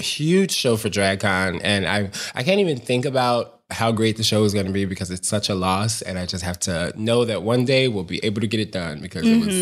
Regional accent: Chicago, Illinois, United States; I always say, I'm not from the Chicago in the movies. I'm from the Chicago in the news. But at least now I live in the Chicago from the movies, which is good.

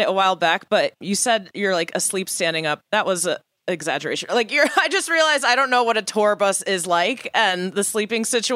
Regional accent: Connecticut, United States; I remember growing up in Connecticut, there wasn't like too much around. I would have to like go to Boston or New York to go to shows.

